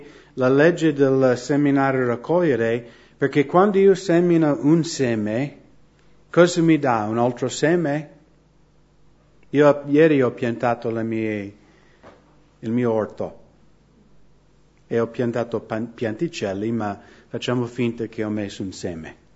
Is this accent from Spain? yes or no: no; United States; Italian is a second language; Sono un cittadino della città celeste, però sono anche nato in America.